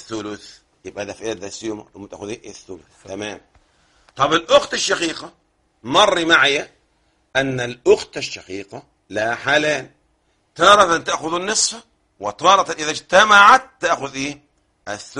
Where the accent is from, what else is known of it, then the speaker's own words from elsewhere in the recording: Egypt; اللي احنا مصريين